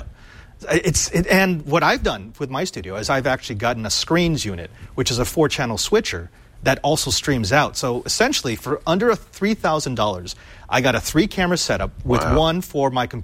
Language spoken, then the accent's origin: English; Philippines; And by the way, you can tell I'm Filipino because I still have the plastic on it.